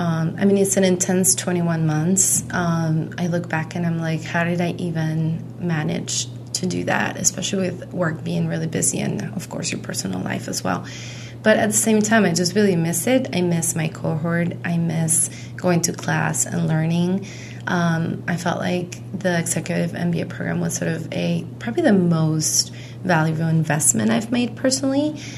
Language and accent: English; Texas, United States; now in Washington, D.C., United States; I'm originally from Texas, but I've been in the D.C. metro area for the majority of my professional life.